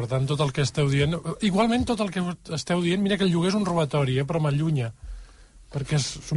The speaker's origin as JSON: {"language": "Catalan", "town": "Barcelona", "region": "Catalonia", "country": "Spain", "said": "jo sóc més barceloní que Santa Eulàlia"}